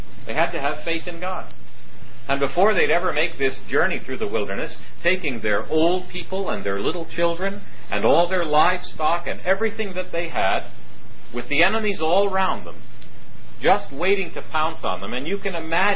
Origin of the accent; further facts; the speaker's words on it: Canada; It's like, what's a Canadian? Well, we're not Americans. Well, what are you? Well, we're not British. Well, we're not French.